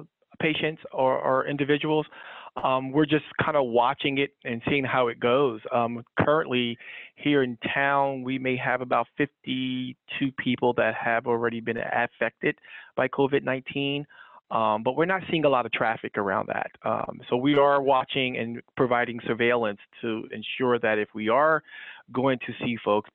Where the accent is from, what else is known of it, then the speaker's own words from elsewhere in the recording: New Jersey, United States; growing up in New Jersey, I always had a strong passion for wanting to serve the indigent population.